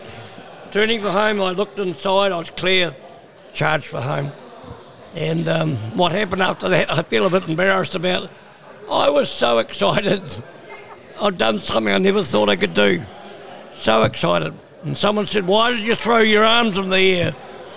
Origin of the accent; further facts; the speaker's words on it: New Zealand; just being a New Zealander, I was rapt that day that I was given a chance to have a day in the sun.